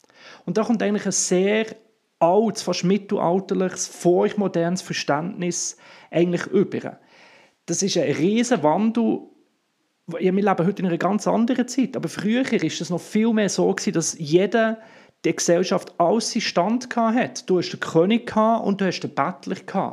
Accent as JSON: {"language": "German", "country": "Switzerland", "said": "habe ich als Schweizer keine Ahnung"}